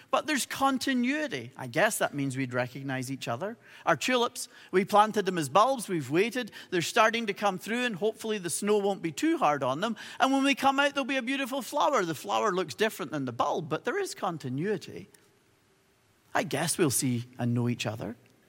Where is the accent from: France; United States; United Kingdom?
United Kingdom; Carrickfergus, Northern Ireland; the little town where I grew up in Northern Ireland, a little place called Carrickfergus.